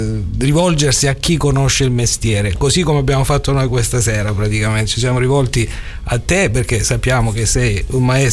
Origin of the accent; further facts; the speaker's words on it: Calabria, Italy; Il mio paese di origine calabrese, un paesino di 3.000 abitanti, è diventato famoso ormai in televisione perché praticamente è un paese di centenari.